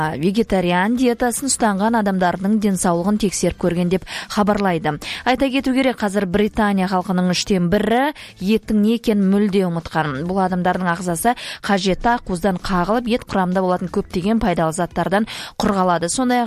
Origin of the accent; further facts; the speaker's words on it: Almaty, Kazakhstan; born there; бізде осы Алматы өңірінің осындай жерінде туғанбыз